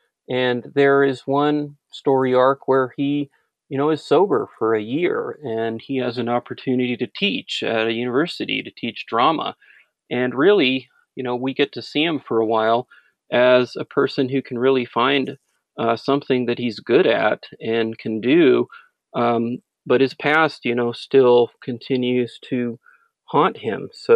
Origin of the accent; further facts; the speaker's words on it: Los Angeles, California, United States; myself who was born and raised in Los Angeles area